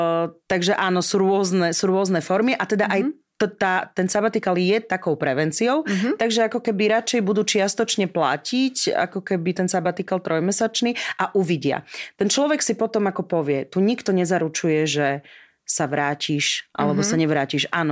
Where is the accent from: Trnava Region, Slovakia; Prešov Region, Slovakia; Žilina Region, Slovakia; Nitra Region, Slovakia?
Prešov Region, Slovakia; ja pochádzam z Polonín